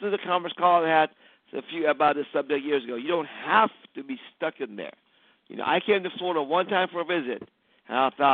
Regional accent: Iran; I'm from Iran.

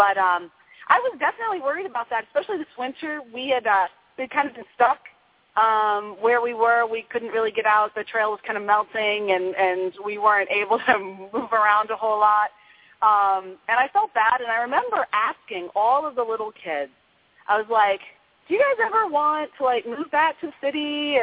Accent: Vermont, United States; Actually, I grew up in Vermont and spent a lot of my time there.

